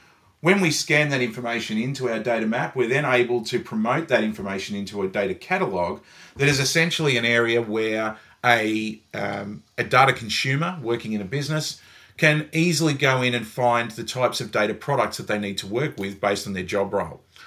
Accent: Australia; So being Australian, everyone with a Mac in their name becomes Macca, which is unfortunate given that we call McDonald's Maccas out here

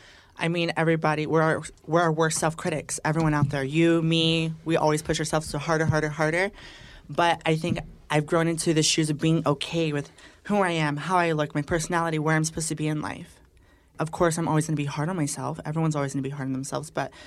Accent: Texas, United States; I'm from Texas.

